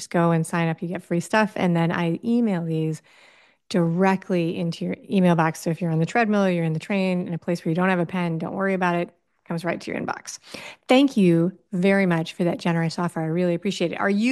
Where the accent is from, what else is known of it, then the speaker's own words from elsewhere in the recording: New York City, New York, United States; now in Miami, United States; I grew up in New York City.